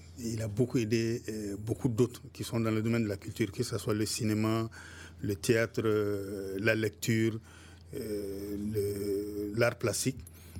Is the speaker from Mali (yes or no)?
yes; Mali; beaucoup d'universités chez nous au Mali.